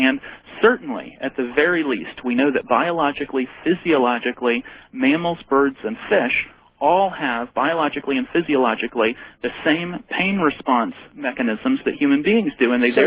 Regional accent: Minnesota, United States; Well, I grew up in Minnesota

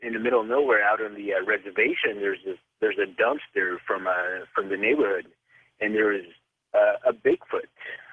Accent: New Mexico, United States; When I was younger, my parents, I'm from New Mexico. My parents and I were moving to another part of New Mexico

